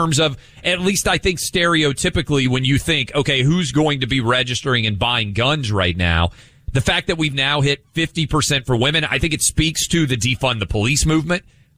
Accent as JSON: {"language": "English", "region": "the South", "country": "United States", "tie": "born there", "said": "like I was born in the South. I think most Southerners in some way are raised at least somewhat comfortable around guns when you're a kid."}